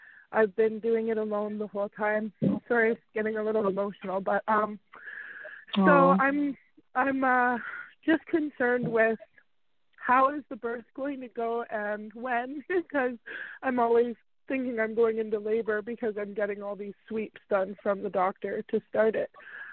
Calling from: Canada; I'm calling from Canada.

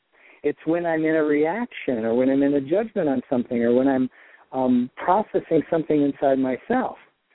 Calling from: Lansing, Michigan, United States; Lansing, Michigan.

